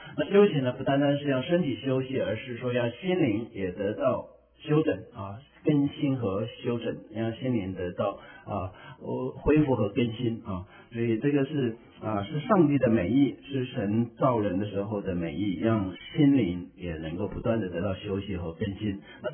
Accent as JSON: {"language": "Chinese", "country": "China", "said": "我们中国人很喜欢看连续剧啊，"}